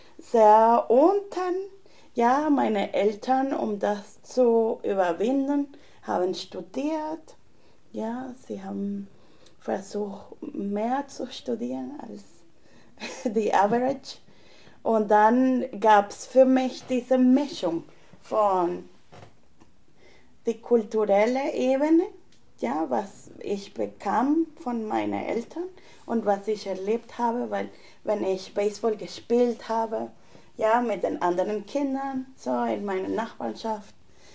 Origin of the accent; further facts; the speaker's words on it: Caracas, Capital District, Venezuela; German is a second language; now in Dresden, Germany; ich komme aus Caracas, ja, so Venezuela ist nicht LGBT-friendly